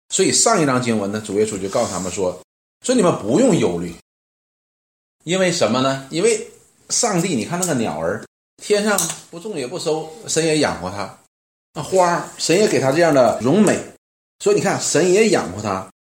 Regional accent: Northeast China, China; 以前那个我们东北人都是有一个

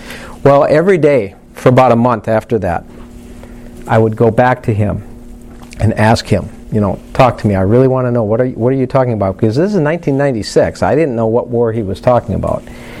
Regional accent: Cannon Falls, Minnesota, United States; I grew up in Cannon Falls, a rural area. Everywhere I grew up my entire life, it was all just totally white.

